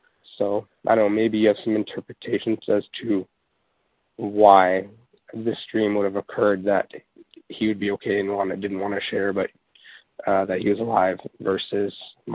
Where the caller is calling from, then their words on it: British Columbia, Canada; I'm calling from British Columbia here.